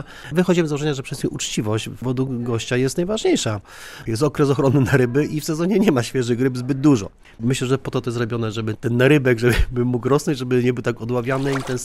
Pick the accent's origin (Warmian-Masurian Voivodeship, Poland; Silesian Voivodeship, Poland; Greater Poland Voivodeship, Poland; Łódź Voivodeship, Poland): Greater Poland Voivodeship, Poland; Tarnowo Podgórne; now in Augustów, Poland; Pochodzę z Poznania, dokładnie z Tarnowa Podgórnego. Przyjechałem tutaj na chwilę, jestem 22 lata